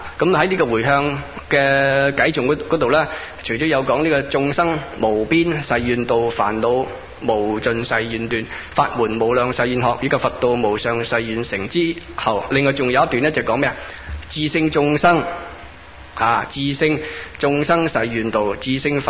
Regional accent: Guangdong, China; 所以我们广东人原来呢啊是边方的人啦

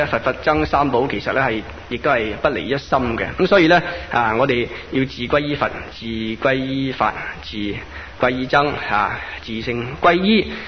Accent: Guangdong, China; 所以我们广东人原来呢啊是边方的人啦

